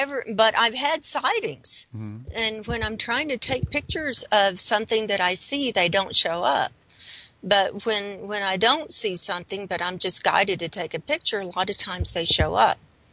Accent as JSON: {"language": "English", "town": "Lubbock", "region": "Texas", "country": "United States", "tie": "born or raised there", "said": "I grew up in Lubbock, Texas, and Roswell's about 4 hours away."}